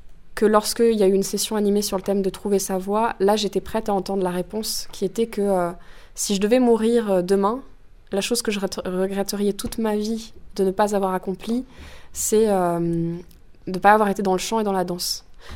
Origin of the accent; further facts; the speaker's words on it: Valbonnais, Auvergne-Rhône-Alpes, France; il y a un festival dans le lieu où j'ai grandi, à Valbonnet, près de la Mure.